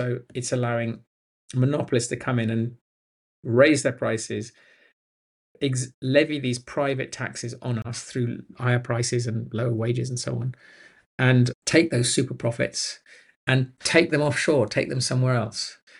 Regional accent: United Kingdom; now in Germany; I'm sitting in Germany, I'm talking about Europe, I'm British, so it's also Britain.

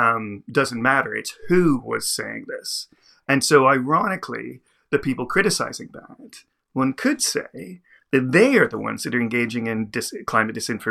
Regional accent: Canada; as a Canadian and as somebody who obviously follows the climate discourse quite closely

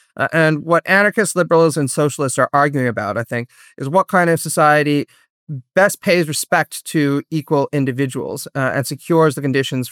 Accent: Canada; I'm more comfortable with state intervention than you two might be because I'm Canadian, right?

